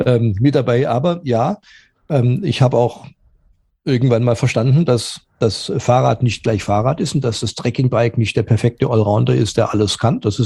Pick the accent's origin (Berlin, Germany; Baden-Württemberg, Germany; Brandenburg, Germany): Baden-Württemberg, Germany; Stuttgart; ich bin ja gebürtiger Schwabe, ich sage ja, aufgewachsen bin ich in Stuttgart